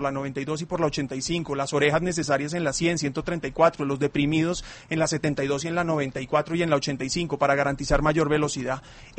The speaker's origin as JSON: {"language": "Spanish", "region": "Bogotá", "country": "Colombia", "said": "Desafortunadamente, quienes asumimos el costo somos los bogotanos."}